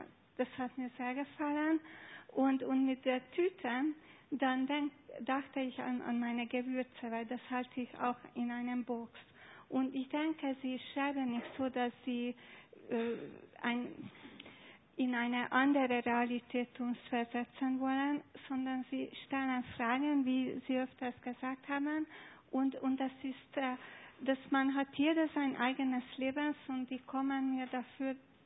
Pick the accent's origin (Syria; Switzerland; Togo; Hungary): Hungary; German is a second language; ich bin Ungarin, ich spreche nicht perfekt Deutsch.